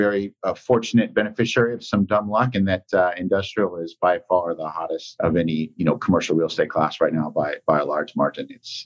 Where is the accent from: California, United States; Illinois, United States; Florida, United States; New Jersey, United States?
California, United States; San Francisco; also born or lived in San Diego, United States / Los Angeles, United States; I've been a Californian my whole life. I grew up in San Francisco, school in San Diego, and landed in LA.